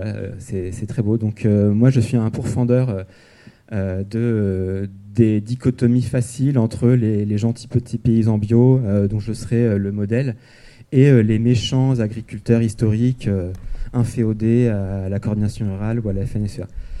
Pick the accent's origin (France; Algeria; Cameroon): France; Auvergne-Rhône-Alpes; Et donc moi, j'ai grandi dans la Drôme.